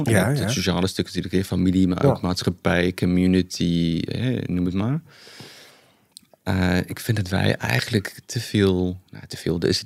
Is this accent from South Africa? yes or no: yes; Johannesburg, Gauteng, South Africa; Dutch is a second language; Ik ben opgegroeid in Johannesburg. Geneeskunde gedaan in Pretoria. Dat is een stukje half uurtje buiten Johannesburg. En toen ook mijn specialisme gedaan in Johannesburg.